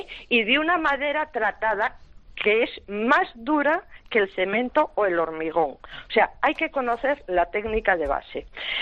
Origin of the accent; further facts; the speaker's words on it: Spain; Y los españoles lo hacemos todo guisado con aceite.